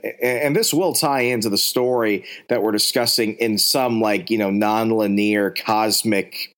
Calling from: Virginia, United States; So I am recording from Virginia, back where we really have seasons.

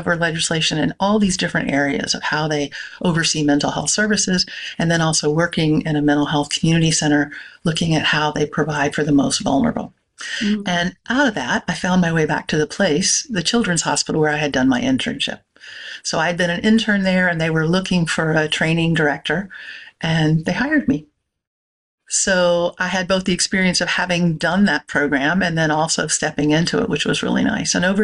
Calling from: Wassenaar, South Holland, Netherlands; I am in a village in the Netherlands, Wassenaar. It's kind of in the middle of a lovely triangle between Den Haag, which is The Hague, International City of Justice, Leiden, which is the oldest university in the country

